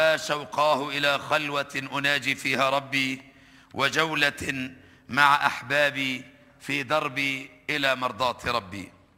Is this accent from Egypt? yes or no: yes; Egypt; على هذه الصورة التي رأيتها في بلدي مصر قبل الثورة.